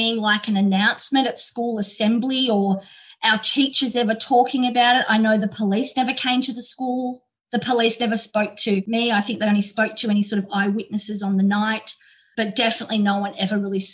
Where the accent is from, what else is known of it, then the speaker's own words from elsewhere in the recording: Melbourne, Victoria, Australia; also born or lived in Healesville; which was in Healesville when I was in Year 9. I moved up there from Melbourne and we sort of became friends.